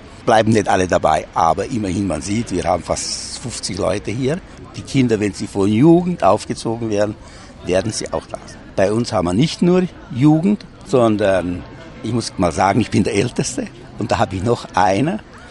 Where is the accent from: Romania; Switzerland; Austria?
Romania; Șiria, Arad County; Ich stamme nämlich aus Schiria, Helburg, und dort habe ich angefangen, die Musik.